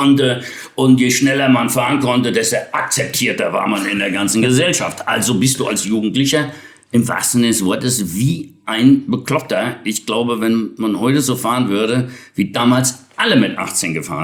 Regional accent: Betzdorf, Rhineland-Palatinate, Germany; born there; da bin ich in den Sommerferien zu Hause, wo ich geboren bin, im Westerwald, in Betzdorf, Kirchen geboren.

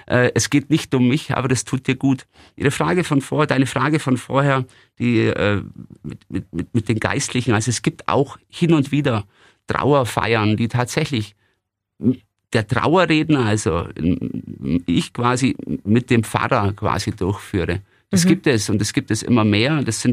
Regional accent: Günzburg, Bavaria, Germany; In meiner Heimatstadt Günzburg, da gibt es ein gutes Geflecht, sage ich immer.

